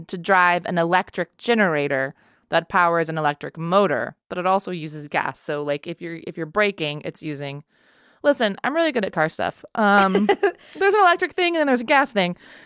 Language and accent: English; Texas, United States; I mean, I grew up in Texas, or I'm from Texas, and it's comical how different the cars are.